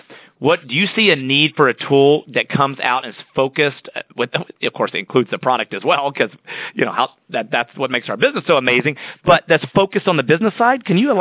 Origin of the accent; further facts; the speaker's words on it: Atlanta, Georgia, United States; I'm from Atlanta, Georgia, so my family has had the privilege of getting to know the founder of Chick-fil-A.